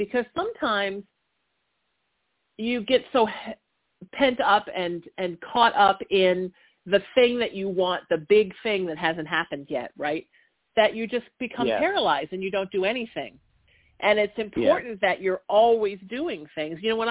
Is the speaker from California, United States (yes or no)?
yes; Huntington Beach, California, United States; my retirement plan is to open a spiritual center in the San Fernando Valley and one in my hometown of Huntington Beach and turn them both into churches, crystal shop, teaching space, and move back and forth.